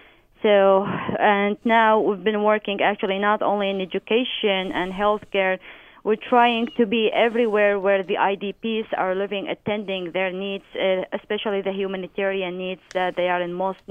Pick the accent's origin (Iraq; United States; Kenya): Iraq; Baghdad, Baghdad Governorate; also born or lived in Qaraqosh; I grew up in Baghdad, where my family used to live, and then, you know, because of the Iran war and the conflicts during the Gulf War, we had to move to northern of Mosul in a city or a small town by then was called Karakosh